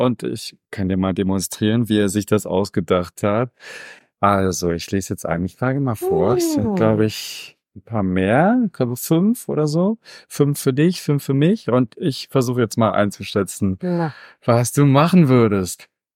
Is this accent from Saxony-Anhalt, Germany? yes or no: yes; Wittenberg, Saxony-Anhalt, Germany; in meiner Heimatstadt in Wittenberg